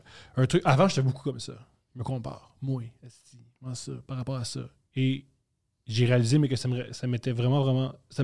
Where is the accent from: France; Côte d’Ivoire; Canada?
Canada; Montreal, Quebec; born there; Mais moi, je suis né à Montréal